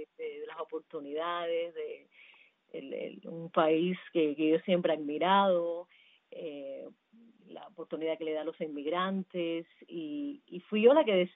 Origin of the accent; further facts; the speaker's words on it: Cuba; me conecta con mi tierra, con mi cubanía, con mi familia, y con todo, con la cultura cubana, con la música